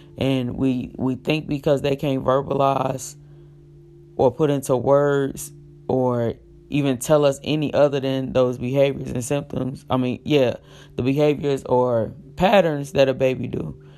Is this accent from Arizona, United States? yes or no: no; Elkhart, Indiana, United States; I went to my hometown, Elkhart, Indiana. I went up there to speak to the high school girls and just telling them a little bit about my journey.